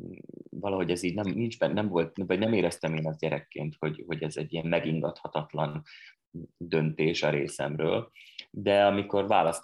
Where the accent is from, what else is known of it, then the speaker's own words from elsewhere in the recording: Čierna Voda, Trnava Region, Slovakia; moved away as an adult; now in Budapest, Hungary; egy felvidéki kis faluban születtem, Feketenyéken, és 18 éves koromig éltem ott, az iskoláimat Galántán végeztem, és végül tanulni Magyarországra jöttem Budapestre. Színészetet, és itt ragadtam. Most már 21 éve élek itt Budapesten